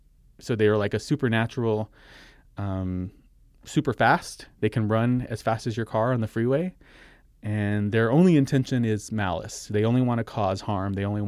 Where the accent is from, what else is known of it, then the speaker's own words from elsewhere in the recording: Socorro, New Mexico, United States; there was a sheriff's deputy that was driving in a rural area outside of my hometown of Socorro, New Mexico.